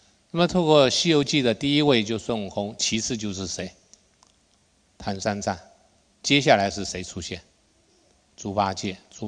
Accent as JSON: {"language": "Chinese", "country": "Taiwan", "tie": "born or raised there", "said": "我以前在台湾长大的过程当中，年纪小的时候，我到大学的时候"}